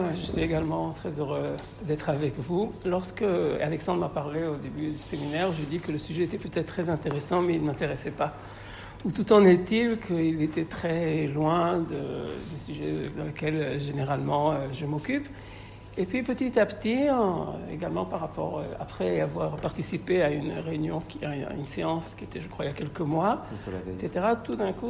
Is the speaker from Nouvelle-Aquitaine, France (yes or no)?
no; Paris, Île-de-France, France; J'ai grandi à Paris dans les années 70 et début 80.